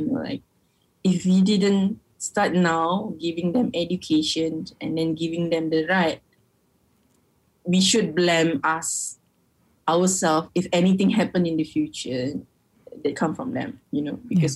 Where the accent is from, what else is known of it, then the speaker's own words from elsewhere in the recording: Malaysia; this is how privileged I am as a person, as a Malaysian.